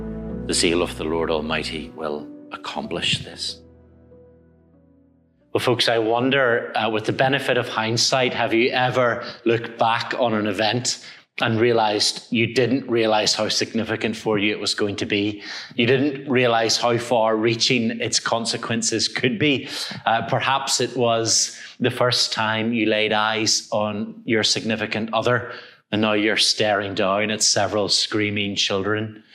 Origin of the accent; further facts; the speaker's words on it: Belfast, Northern Ireland, United Kingdom; now in Hong Kong; I've got here the Belfast Telegraph, the paper from my hometown, from the 18th of November.